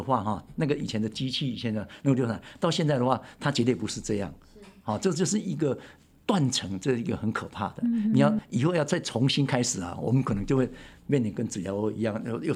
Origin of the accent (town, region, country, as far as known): Taiwan